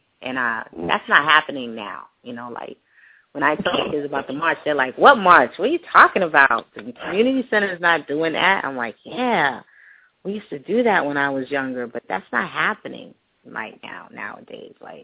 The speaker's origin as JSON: {"language": "English", "town": "Stamford", "region": "Connecticut", "country": "United States", "tie": "born or raised there", "said": "And I grew up in Stanford, and 42 was about Jackie Robinson"}